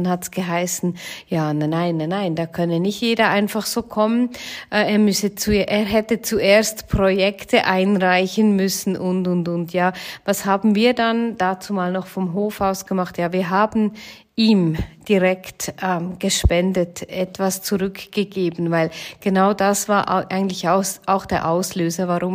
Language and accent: German; Switzerland; da sind bei uns in der Schweiz die Heilsarmee, die singen in den Straßen